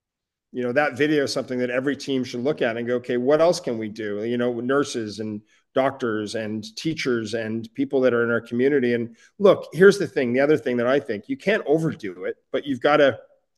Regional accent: Canada; as a Canadian

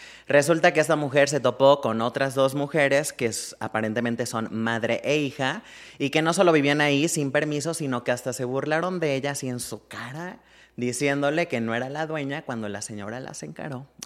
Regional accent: Mexico; moved away as an adult; now in United States; Nos fuimos a Estados Unidos a trabajar, como muchos mexicanos

